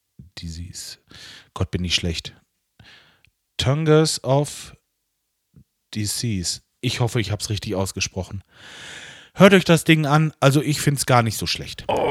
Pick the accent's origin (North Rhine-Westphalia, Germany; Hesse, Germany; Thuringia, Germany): North Rhine-Westphalia, Germany; ich komme aus Ostwestfalen-Lippe extra nach unten nach Frankfurt gefahren